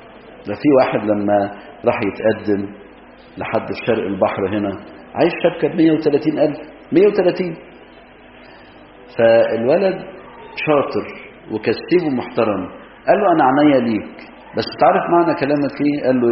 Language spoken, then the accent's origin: Arabic; Egypt; عندنا في مصر